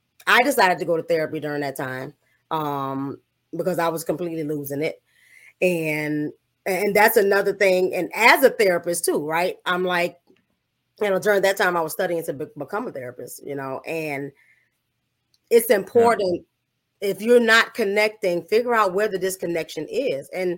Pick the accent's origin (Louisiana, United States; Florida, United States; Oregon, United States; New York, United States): Louisiana, United States; New Orleans; moved away; I think we both was going through depression because we're from New Orleans, and you know, we moved when Hurricane Katrina hit, and so we were grieving home.